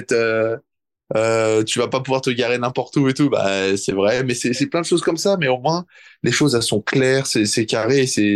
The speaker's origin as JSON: {"language": "French", "country": "France", "said": "moi je l'ai vu en tant que bon français"}